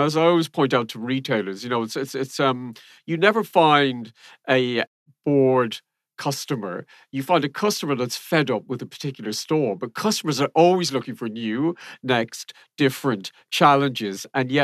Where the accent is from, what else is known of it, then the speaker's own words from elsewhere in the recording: Ireland; Or is that just me ranting and being Irish?